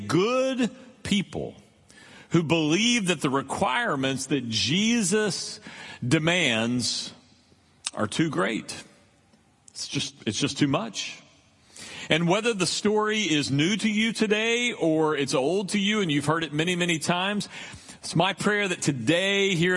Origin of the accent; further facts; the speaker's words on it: Texas, United States; as Texans, we grew up on Whataburger and the phrase, "Remember the Alamo."